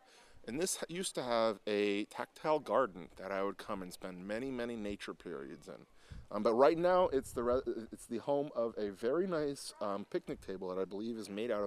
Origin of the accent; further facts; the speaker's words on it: Menlo Park, California, United States; I am from Menlo Park, and I've been coming to camp since I was 12 years old